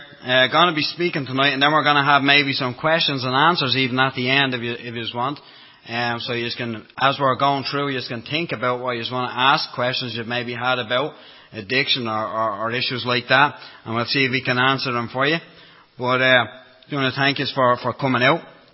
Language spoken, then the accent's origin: English; Dublin, Leinster, Ireland; I was brought up in Dublin, as you can hear from the accent. I was brought up in Dublin. Obviously brought up in Dublin, I was brought up Roman Catholic.